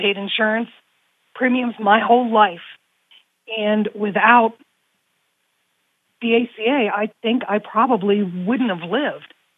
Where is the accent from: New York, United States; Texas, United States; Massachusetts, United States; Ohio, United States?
Ohio, United States; Like I said, I'm from Ohio, too.